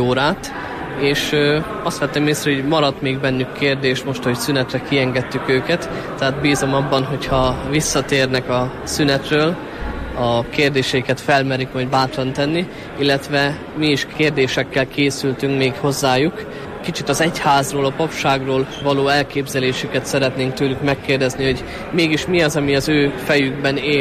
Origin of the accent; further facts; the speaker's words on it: Gyöngyöspata, Heves, Hungary; Gyöngyöspotáról származom, és jelenleg 6 éves vagyok az EGRI érseki papnevelő intézetben, EGRI szemináriumban.